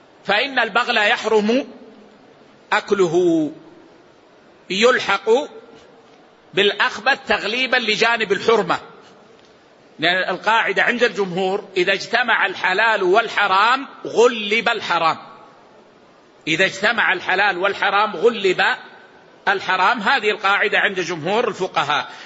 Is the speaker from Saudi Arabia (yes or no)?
yes; Saudi Arabia; ولذلك عندنا في السعودية في النظام لا يسمح بهذا التحليل إلا بحكم قضائي